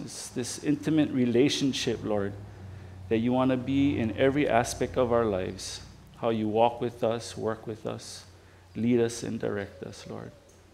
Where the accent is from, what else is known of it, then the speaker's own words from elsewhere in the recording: Hawaii, United States; Well, I grew up on two different islands. I was raised a little in Molokai